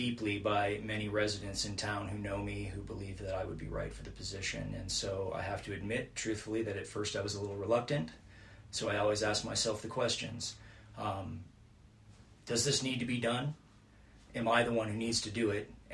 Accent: Phoenix, Arizona, United States; also born or lived in Hollywood, United States / Seattle, United States; I was raised in Phoenix, Arizona. I have lived and worked in Hollywood on some major production.

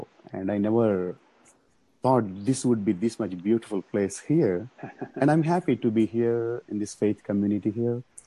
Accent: India; moved away; even though I am from India.

